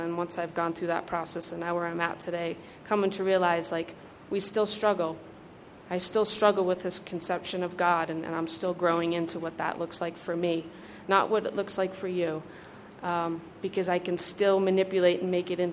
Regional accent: Massachusetts, United States; also born or lived in Denver, United States; I'm an alcoholic. Very grateful member of Alcoholics Anonymous, and I'm here from Massachusetts, and I used to live in Denver a couple years ago

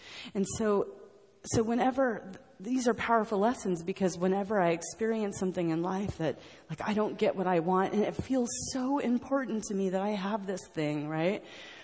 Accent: United States; and I grew up in the States, and you use language that's the exact same language that I use.

